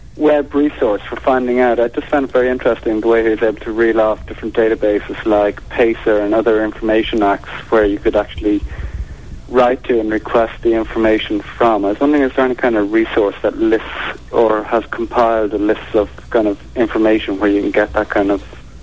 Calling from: London, United Kingdom

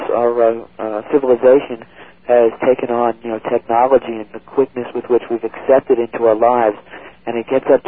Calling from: Commack, New York, United States; I'm calling from Comac.

